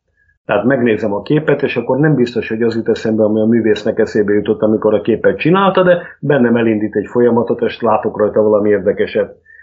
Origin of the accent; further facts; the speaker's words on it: Nógrád, Hungary; Én félig meddig Nógrád megyei vagyok